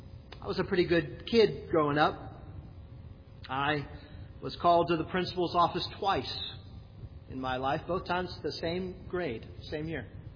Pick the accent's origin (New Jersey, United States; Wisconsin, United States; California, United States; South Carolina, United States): New Jersey, United States; The New York Yankees and the New York Mets, that was a big one in our family growing up in New Jersey.